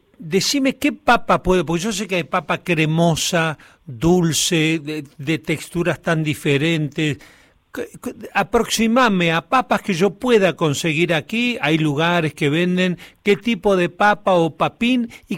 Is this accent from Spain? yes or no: no; Patagonia, Argentina; now in Buenos Aires, Argentina; por lo menos yo soy de la Patagonia, vivo en Buenos Aires